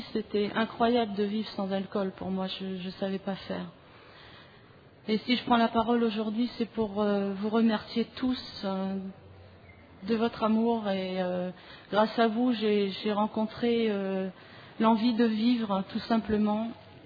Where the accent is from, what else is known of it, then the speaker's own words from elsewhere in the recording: Brittany, France; je viens de France. Native de Bretagne, ça peut expliquer pas mal de choses.